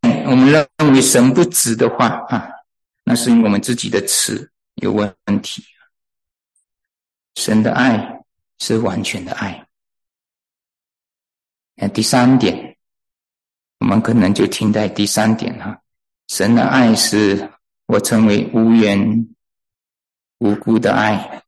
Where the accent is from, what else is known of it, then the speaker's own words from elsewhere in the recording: China; 这个我们中国人是做不来的